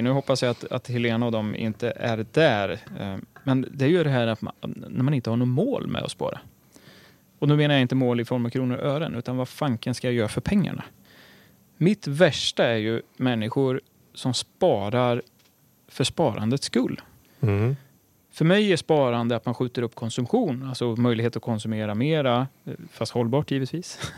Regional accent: Örebro, Örebro County, Sweden; en god vän från Örebro där jag är uppvuxen

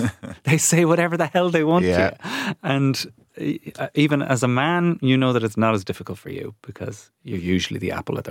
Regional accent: Ireland; Being Irish abroad is difficult.

